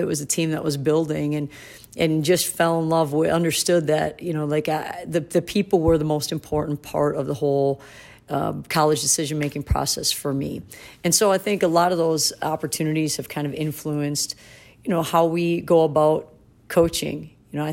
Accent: Wisconsin, United States; I grew up in Wisconsin, so a lot of people there had dairy farms.

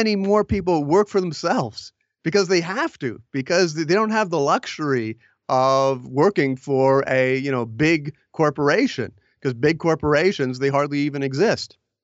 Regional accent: Canada; I was coming from Canada, not like I was coming from, you know, behind the Iron Curtain

